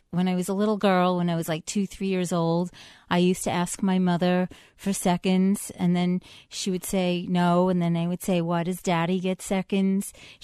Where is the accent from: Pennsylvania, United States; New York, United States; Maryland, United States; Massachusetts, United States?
New York, United States; Bronx; I'm from the Bronx. My first meeting was in the Bronx.